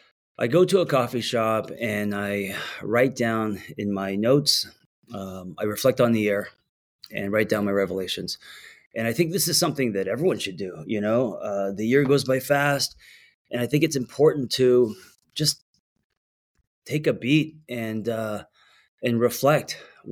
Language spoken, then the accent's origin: English; Los Angeles, California, United States; especially growing up in Los Angeles and being a screenwriter